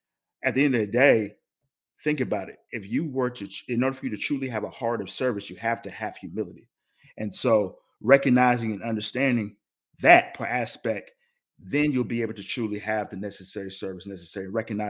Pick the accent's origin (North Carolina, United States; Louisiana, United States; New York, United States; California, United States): North Carolina, United States; Salisbury; I'm actually from Salisbury, North Carolina. So I don't know if many of you are in the North Carolina area. It's actually 45 minutes from Charlotte, North Carolina.